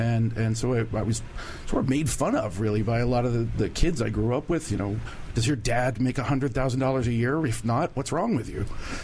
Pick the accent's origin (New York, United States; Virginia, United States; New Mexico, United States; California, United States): Virginia, United States; Alexandria; I'm from Alexandria, Virginia.